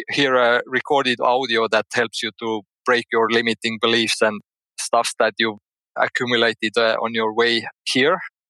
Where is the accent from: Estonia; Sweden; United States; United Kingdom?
Estonia; English is a second language; I'm from Estonia, which is the eastern part of Europe, northeast Europe, just next to Russia, which most people know.